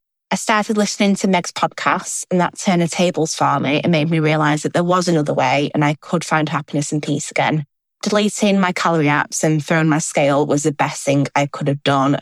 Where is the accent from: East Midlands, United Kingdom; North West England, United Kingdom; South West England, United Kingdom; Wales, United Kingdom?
North West England, United Kingdom; Manchester; I'm 25 and I'm from Manchester in England in the UK.